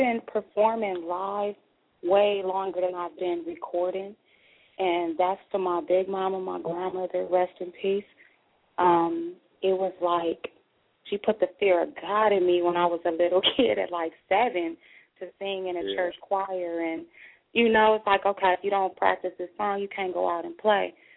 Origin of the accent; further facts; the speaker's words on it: Sacramento, California, United States; Well, like you said, I'm from Sacramento, representing all the females up out here doing it.